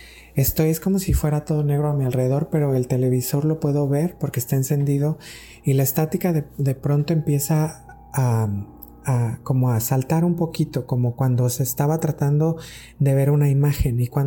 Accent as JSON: {"language": "Spanish", "country": "Mexico", "said": "yo era un niño y estaba en México, de donde soy, en mi pueblo"}